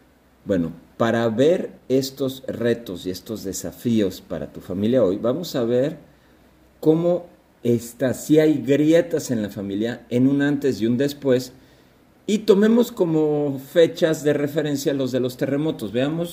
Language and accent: Spanish; Mexico; O sea, somos más mexicanos, pero muchos menos nos casamos.